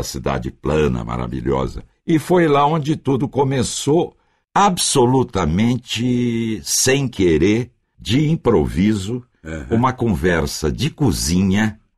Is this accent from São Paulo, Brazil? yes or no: yes; Franca, São Paulo, Brazil; Eu sou caipira, sou de Franca, cidade no extremo nordeste do estado de São Paulo, depois de Ribeirão Preto.